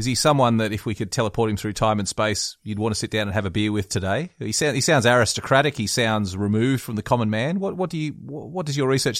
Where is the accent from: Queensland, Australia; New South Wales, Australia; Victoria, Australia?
New South Wales, Australia; West Wyalong; when I growing up in West Wyalong, I have to say that there was I remember an old veteran there